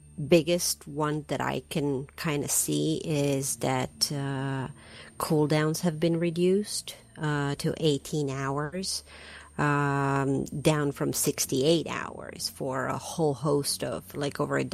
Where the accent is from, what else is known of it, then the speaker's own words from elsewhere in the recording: Croatia; Croatia is my home country. Hello, I'm from Croatia